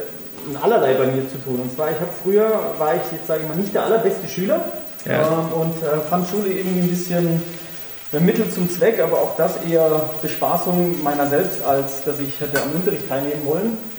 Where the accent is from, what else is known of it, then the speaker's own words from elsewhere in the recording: Freiburg, Baden-Württemberg, Germany; ich komme ja gebürtig aus Freiburg